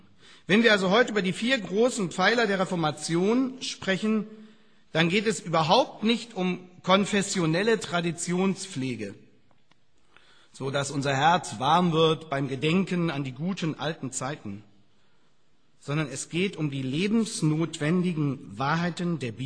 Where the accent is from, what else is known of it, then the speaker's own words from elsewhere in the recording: Hanover, Lower Saxony, Germany; Ich bin Hannoveraner